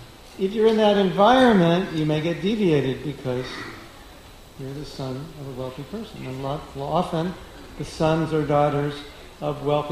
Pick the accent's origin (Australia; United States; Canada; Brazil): United States; California; And I grew up near Beverly Hills, and so I had friends there, and I knew what it was like.